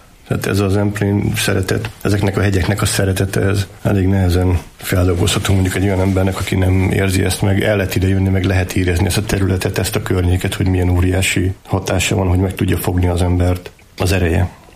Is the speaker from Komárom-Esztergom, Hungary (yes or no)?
no; Makkoshotyka, Borsod-Abaúj-Zemplén, Hungary; also born or lived in Sárospatak; Sárospatakon születtem, de makkos-hogykai vagyok.